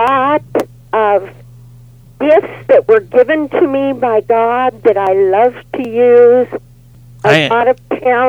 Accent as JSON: {"language": "English", "town": "Traer", "region": "Iowa", "country": "United States", "tie": "born or raised there", "lives_now": "Rochester, United States", "said": "I'm originally from Traer, Iowa. I grew up in Iowa, went to school, graduated in Iowa."}